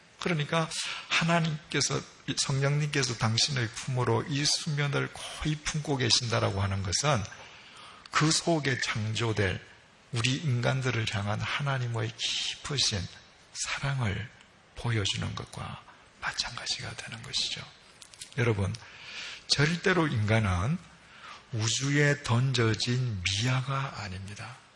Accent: Busan, South Korea; 저는 부산 출신이거든요. 그래서 여름 방학만 되면 늘 뭐 저 송도니 광안리니 해운대 가서 살지 않습니까?

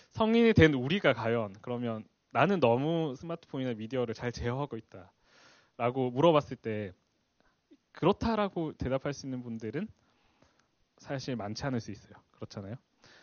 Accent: Busan, South Korea; 제가 이제 부산에서 되게 저는 부산 출신인데 부산에서 되게 유명한 학원이 있었는데

